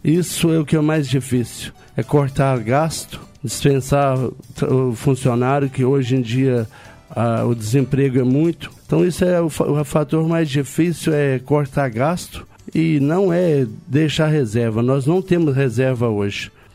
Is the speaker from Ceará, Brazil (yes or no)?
no; Lagoa Formosa, Minas Gerais, Brazil; Sou de Lagoa Formosa, Alto Paranaíba, Minas Gerais.